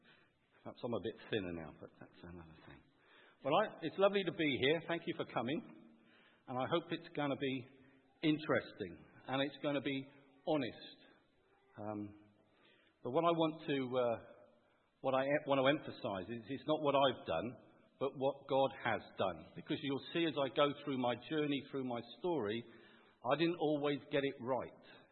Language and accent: English; Bath, South West England, United Kingdom; accent: West Country; But I was in Lancashire last week, and I was brought up in Bath. So I've gone from a West Country accent to a bit more of a London one